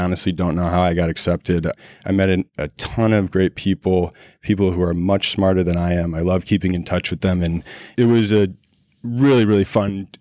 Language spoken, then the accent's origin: English; Boulder, Colorado, United States; I'm from Boulder, Colorado. I think my environment had a big impact on me.